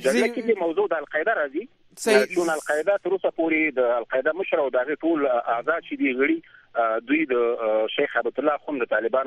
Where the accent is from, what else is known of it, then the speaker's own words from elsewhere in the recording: Nangarhar, Afghanistan; زه خپله د ننګرهار یم